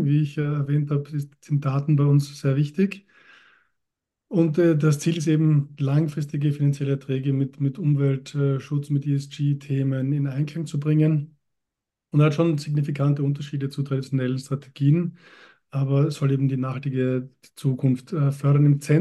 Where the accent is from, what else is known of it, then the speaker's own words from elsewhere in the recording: Austria; now in Switzerland; Also ich bin Österreicher ursprünglich, lebe schon seit einigen Jahren in der Schweiz.